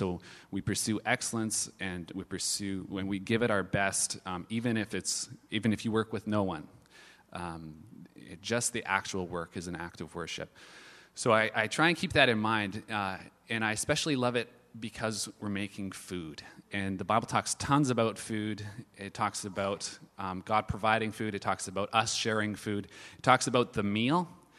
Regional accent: Parksville, British Columbia, Canada; we just moved from Nanaimo, and my wife is from Ladysmith. I'm actually from Parksville, so this is kind of returning back to my childhood home for me

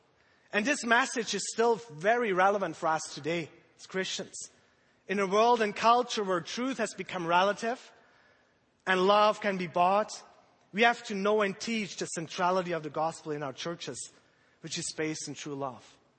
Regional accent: Germany; I was born in 1976 in Germany, and I went to high school in Germany.

